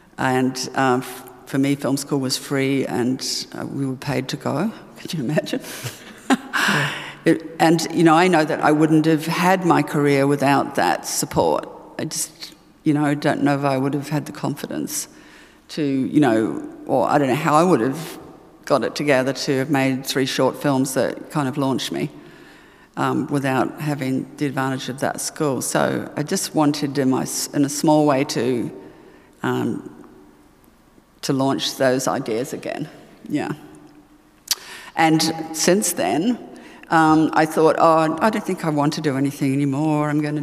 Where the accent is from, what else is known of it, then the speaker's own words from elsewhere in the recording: New Zealand; You know, I'm a New Zealander and we don't take compliments.